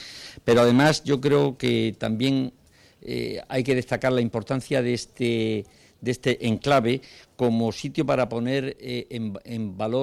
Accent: Region of Murcia, Spain; Como murciano, el poder asistir hoy a este acto que supone un culmen

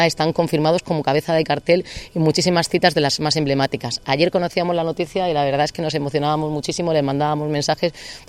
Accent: Cartagena, Region of Murcia, Spain; me doy cuenta de que somos muchos los cartageneros y las cartageneras que nos desplazamos para vivir el momento, el fenómeno que está teniendo

